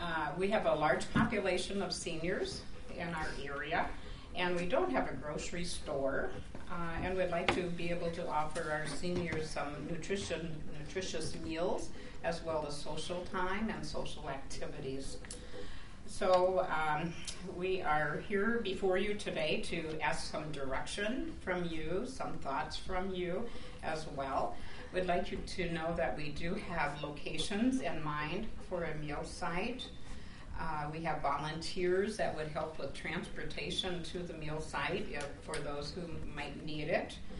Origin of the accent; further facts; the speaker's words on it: Potosi, United States; I'm from Potosi